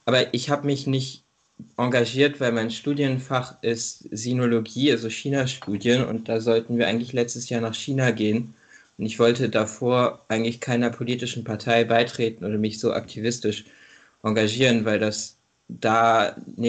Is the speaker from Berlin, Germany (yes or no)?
yes; Berlin, Germany; now in Tübingen, Germany; Ich komme an sich aus Berlin, aber ich lebe und studiere hier im schönen Baden-Württemberg in Tübingen